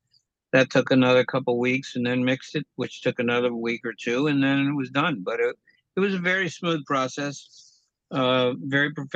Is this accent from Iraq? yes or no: no; California, United States; I remember when it started, you know, I grew up in the Bay Area in the 60s, so yeah.